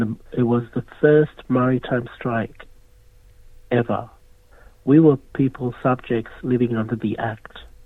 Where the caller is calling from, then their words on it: Cairns, Queensland, Australia; I'm speaking from Gimoi in Cairns.